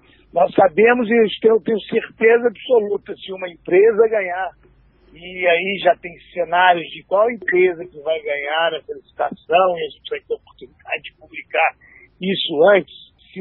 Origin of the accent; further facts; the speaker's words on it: Minas Gerais, Brazil; Sou de Minas Gerais, né?